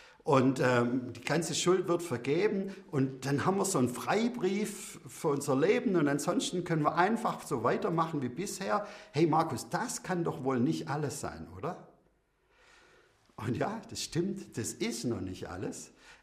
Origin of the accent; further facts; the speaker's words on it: Baden-Württemberg, Germany; Ich bin Schwabe.